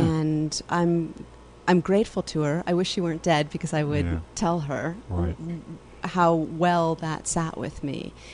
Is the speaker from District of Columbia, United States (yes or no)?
yes; Washington, District of Columbia, United States; And I grew up in Washington, D.C., and spend time when I go back home at the National Gallery